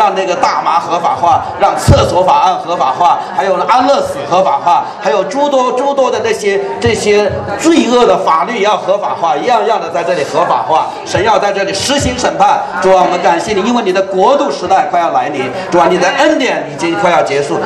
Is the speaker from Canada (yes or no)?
yes; Canada; 我们来也代表加拿大，其实也我们也是加拿大人